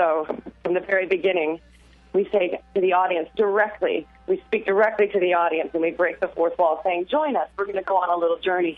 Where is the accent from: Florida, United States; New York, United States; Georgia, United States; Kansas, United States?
Kansas, United States; Overland Park; Grew up in Overland Park. Went to St. Thomas Aquinas High School.